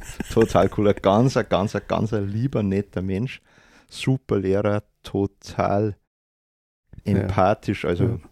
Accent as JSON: {"language": "German", "town": "Hausham", "region": "Bavaria", "country": "Germany", "tie": "born or raised there", "said": "Also ich bin in Hausham geboren und dort auch zur Grundschule gegangen und habe dann nach Miesbach ans Gymnasium gewechselt."}